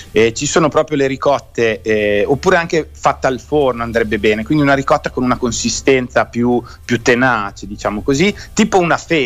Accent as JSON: {"language": "Italian", "town": "Modena", "region": "Emilia-Romagna", "country": "Italy", "said": "perché insomma siamo di Modena, e quindi che vuoi fare?"}